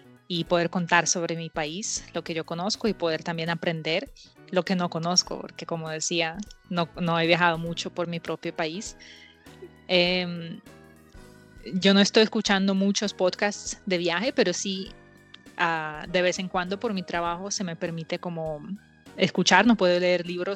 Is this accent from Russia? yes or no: yes; Russia; Spanish is a second language; desde Vladivostok hasta mi ciudad natal, ajá, son 25 horas en tren